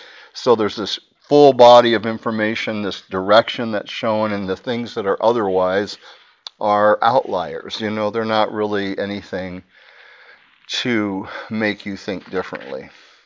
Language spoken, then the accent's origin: English; Portland, Oregon, United States; When I grew up in Portland, it was people complained about the rain